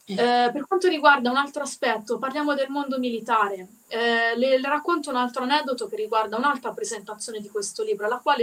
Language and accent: Italian; Arezzo, Tuscany, Italy; qui nel centro Italia, io sono di Arezzo